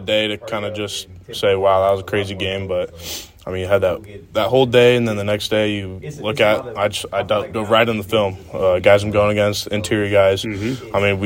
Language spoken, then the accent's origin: English; Seattle, Washington, United States; It means a lot for my hometown, the city of Seattle